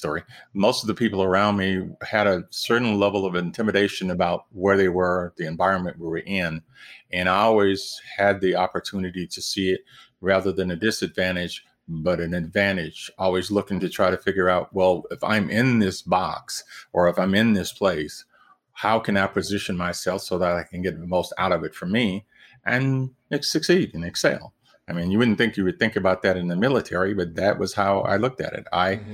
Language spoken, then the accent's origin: English; Alabama, United States; I grew up in Alabama. Southern pride, Roll Tide.